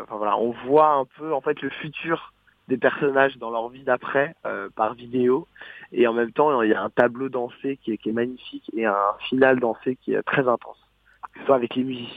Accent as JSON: {"language": "French", "region": "Brittany", "country": "France", "said": "Je suis breton en fait"}